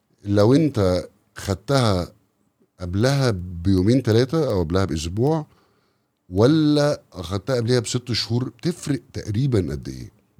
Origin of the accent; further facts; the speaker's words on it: Egypt; لان احنا كمصريين مش من ثقافتنا ان احنا نخطط رحلاتنا المستقبلية بدري